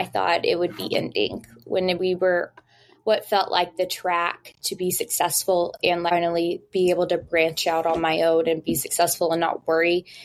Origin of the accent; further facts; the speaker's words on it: Birmingham, Alabama, United States; now in California, United States; I am actually all the way out in California, so very far from home. Born and raised in Birmingham, graduated from Vestavia High School and then went to Alabama